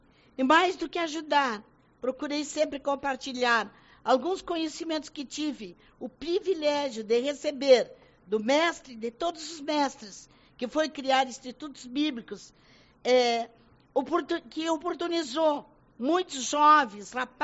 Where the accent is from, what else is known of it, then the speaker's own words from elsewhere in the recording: Uruguaiana, Rio Grande do Sul, Brazil; born there; Deus me deu a alegria de vir trabalhar e servir aonde eu nasci, na cidade que eu nasci, minha querida Uruguaiana